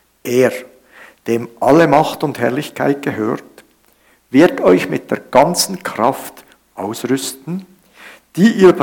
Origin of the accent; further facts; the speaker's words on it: Zürich, Zurich, Switzerland; Ich komme aus Zürich